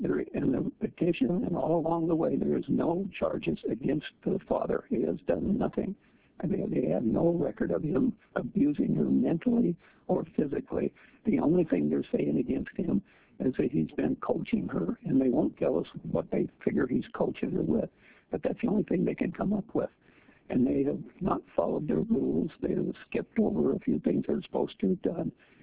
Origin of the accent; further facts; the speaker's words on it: Ketchikan, Alaska, United States; I'm from Ketchikan.